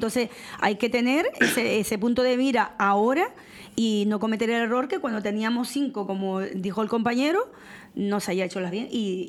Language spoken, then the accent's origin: Spanish; Canary Islands, Spain; Nuestros jefes son los canarios. A quien tenemos que rendir cuentas somos a los canarios.